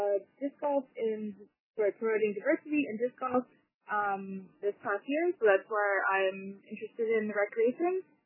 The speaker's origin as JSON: {"language": "English", "town": "Whitehorse", "region": "Yukon", "country": "Canada", "said": "from Whitehorse"}